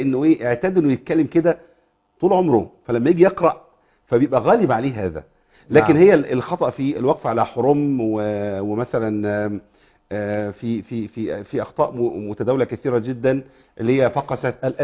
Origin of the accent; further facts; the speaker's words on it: Port Said, Port Said Governorate, Egypt; أنا اعتدت أن أتكلم بلهجة معينة، يعني أنا من بورسعيد وأهلينا بورسعيد ربنا يبارك فيهم ويحفظهم، ليهم لهجة مختلفة عن أهلينا في الصعيد